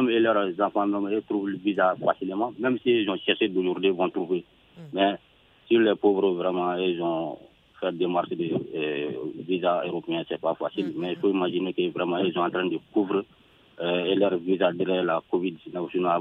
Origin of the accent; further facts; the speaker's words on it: Sonikeni, Mali; Je vous appelle toujours dans mon village natal à Sonikeni.